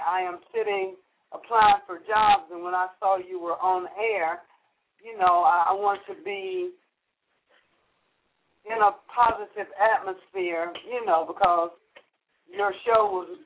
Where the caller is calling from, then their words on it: Florida, United States; I'm calling from Florida.